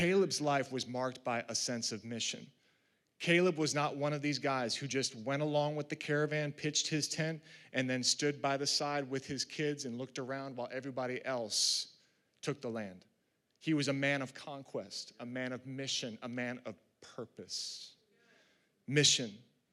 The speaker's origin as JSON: {"language": "English", "region": "Massachusetts", "country": "United States", "tie": "born or raised there", "said": "I mentioned I grew up in Massachusetts and I played football"}